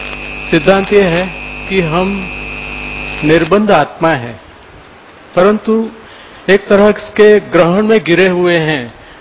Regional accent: Ahmedabad, Gujarat, India; अहमदाबाद से हूँ, प्रोफेसर हूँ, बच्चों को पढ़ाते हैं

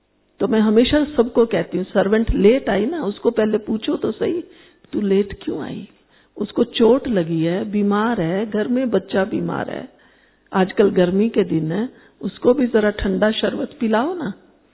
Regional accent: Jaipur, Rajasthan, India; ऐसे मैं जयपुर से आई हूं, हमारे वहां पता नहीं कोई जयपुर से आए हैं क्या लोग

